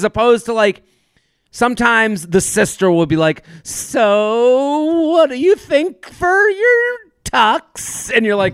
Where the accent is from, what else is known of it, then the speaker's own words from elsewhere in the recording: North Carolina, United States; so we're both from North Carolina, you know, like, as opposed to like, oh, the street I grew up on is a lot like …'s that he grew up on